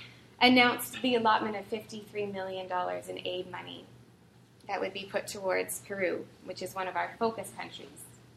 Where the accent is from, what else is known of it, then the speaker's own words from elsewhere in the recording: Canada; because every single day, I would have to say, I'm from Canada.